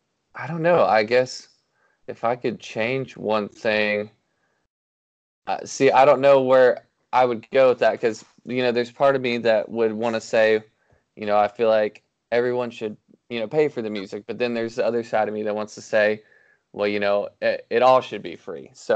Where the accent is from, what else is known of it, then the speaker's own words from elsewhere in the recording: Nashville, Tennessee, United States; I know I grew up in Nashville